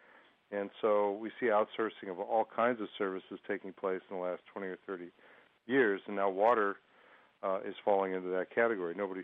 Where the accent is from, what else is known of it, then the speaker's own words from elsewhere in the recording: San Jose, California, United States; I come from a city, it's my hometown of San Jose, California, where the water's been privatized almost forever.